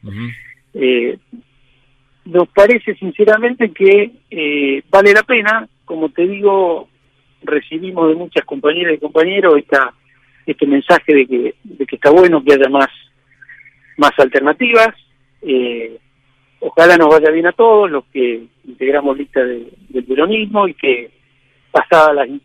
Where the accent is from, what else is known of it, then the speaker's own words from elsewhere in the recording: Rosario, Santa Fe, Argentina; todo lo que es en Rosario me gusta, me entusiasma, lo siento natural. En mi casa, es donde yo nací, donde estudié, donde trabajo